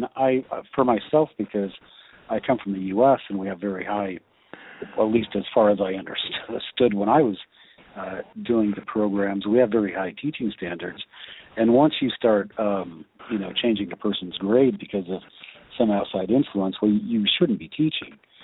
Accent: United States; I felt very strong as an American, as the only American, that these kids have a good idea of what Americans are

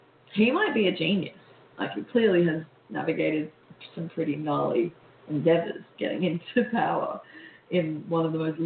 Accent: Australia; They saw it as akin, and we have similar people in Australia. So while I'm not American, I do come here frequently.

